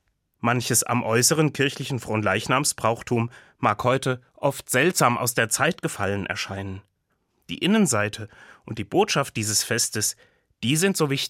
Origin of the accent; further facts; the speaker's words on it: Buseck, Hesse, Germany; an zu Hause in Buseck wach werden, wo ich aufgewachsen bin. Dort, in Buseck bei Gießen, fing zu meiner Schulzeit, so vor 30 Jahren, der Fronleichnamstag für uns von der katholischen Jugend auf dem Dorf äußerst zeitig an.